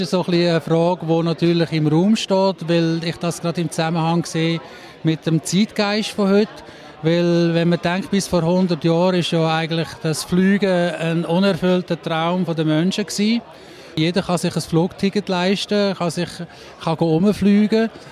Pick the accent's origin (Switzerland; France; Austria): Switzerland; Lucerne; ich bin aus Luzern